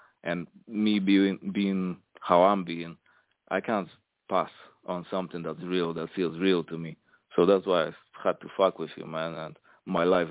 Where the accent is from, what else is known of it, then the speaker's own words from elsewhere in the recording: Poland; now in United Kingdom; I'm from Poland, man. I live in the UK right now. In England.